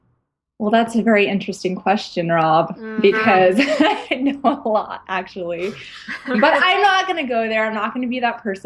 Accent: Montana, United States; Well, I'm from Montana, so I'm going to play you a country tune.

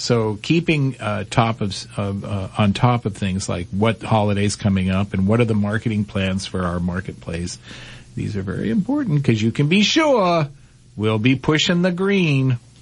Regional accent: Massachusetts, United States; Remember, I grew up in Massachusetts, where St. Patrick's Day is one of the top three holidays of the year.

